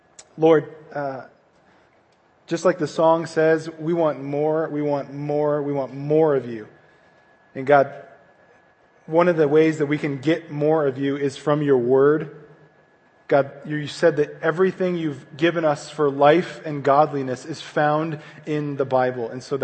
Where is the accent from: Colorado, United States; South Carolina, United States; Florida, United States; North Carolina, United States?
Colorado, United States; we're really close where I grew up in Colorado to the mountains. So we drove to Boulder, which was like 20 minutes away